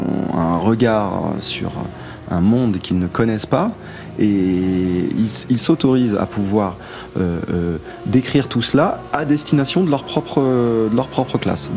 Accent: Longué-Jumelles, Pays de la Loire, France; also born or lived in Angers; Je suis né à Angers. Dans le 49 en Anjou, et j'ai grandi dans un village, dans une petite ville qui s'appelle Longué-Jumelles, dans le Maine-et-Loire, que l'on qualifie chez nous de Nord-Loire

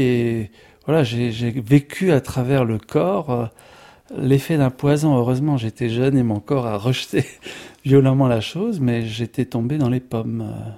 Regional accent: Grand Est, France; Alors moi j'ai grandi en Lorraine, en Moselle, à côté du plateau lorrain

